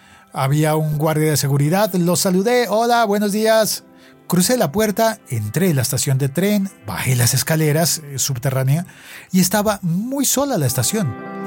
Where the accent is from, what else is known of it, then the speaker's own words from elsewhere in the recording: Bogotá, Colombia; En una churrería famosísima de Chapinero en Bogotá que se llama La Castreña, o en San Ginés, que hay en Bogotá, en la Hacienda Santa Bár